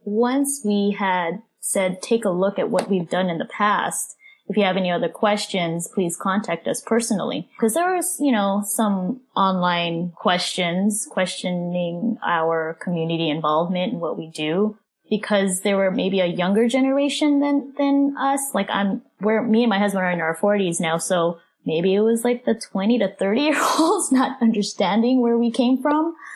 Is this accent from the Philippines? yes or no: yes; Philippines; And being Filipino, I always felt growing up that I didn't really have a place that I would always fit into.